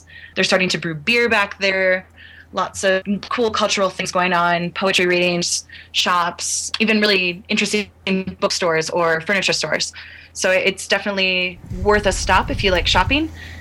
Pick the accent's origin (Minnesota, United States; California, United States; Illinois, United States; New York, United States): Illinois, United States; Chicago; And I'm from Chicago. I'm used to driving in all kinds of elements.